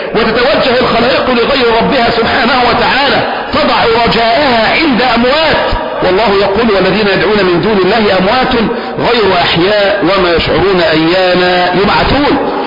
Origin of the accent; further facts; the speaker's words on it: Damietta, Damietta Governorate, Egypt; ليس عندنا في دمياط